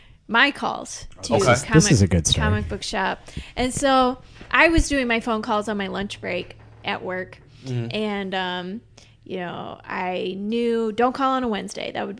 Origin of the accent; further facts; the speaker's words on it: Lakewood, Ohio, United States; hi, I'm from Lakewood, Ohio.